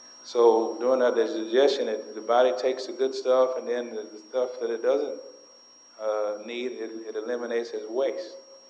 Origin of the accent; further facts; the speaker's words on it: Athens, Georgia, United States; I used to work down at the University of Georgia football games, the Bulldogs, back in Athens in my hometown.